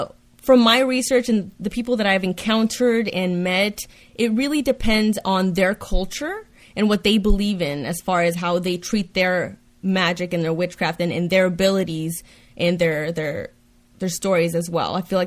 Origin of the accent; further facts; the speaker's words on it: Hartford, Connecticut, United States; Well, I am from Hartford, Connecticut.